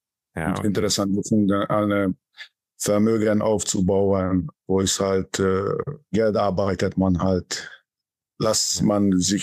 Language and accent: German; Hungary; German is a second language; now in Stuttgart, Germany; 44 Jahre alt. Ich komme ursprünglich aus Ungarn, ich wohne in der Raum Stuttgart.